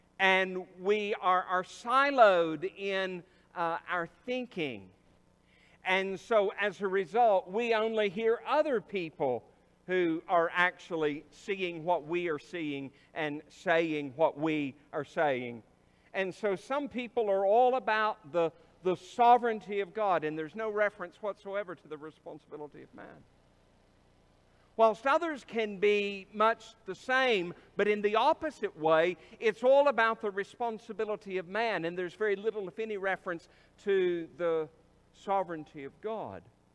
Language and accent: English; United States; born there; I was born in the United States.